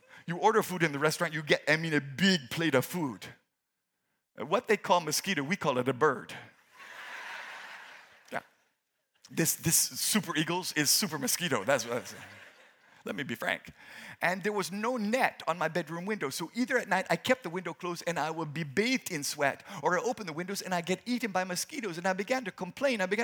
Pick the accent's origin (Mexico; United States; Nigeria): Nigeria; I'm a Nigerian. I'm from Nigeria.